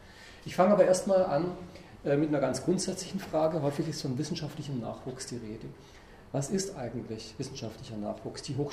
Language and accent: German; Baden-Württemberg, Germany; in mein Heimatland, wenn man so will, weil ich habe in Baden-Württemberg in den 80er Jahren unter dem damaligen Präsidenten des VfB Stuttgart, der nebenher Kultusminister war, Zentralabitur gemacht.